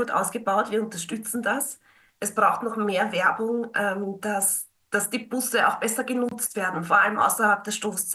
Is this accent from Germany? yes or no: no; Burgenland, Austria; Man wundert sich als Burgenländer, Burgenländerin oft, wenn man mitbekommt, wie in anderen Bundesländern hier polemisiert wird und diskutiert wird.